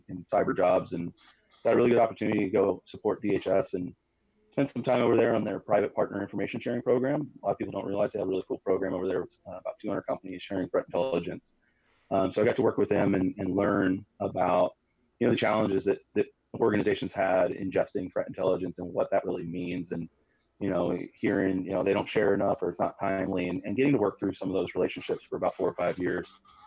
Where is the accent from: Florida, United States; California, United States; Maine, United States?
California, United States; San Diego; Yeah, originally I grew up in San Diego, right outside of Camp Pendleton, the Marine base.